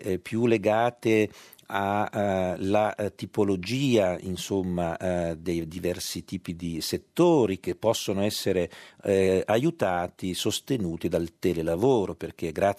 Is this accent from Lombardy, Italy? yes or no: yes; Milan, Lombardy, Italy; sono di Milano, ma comunque non c'entra niente